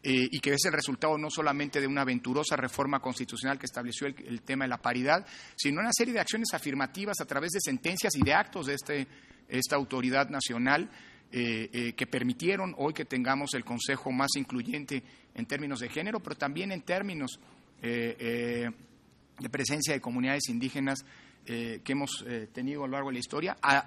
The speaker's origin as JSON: {"language": "Spanish", "country": "Mexico", "said": "no solamente como titular de este órgano, sino como mexicano"}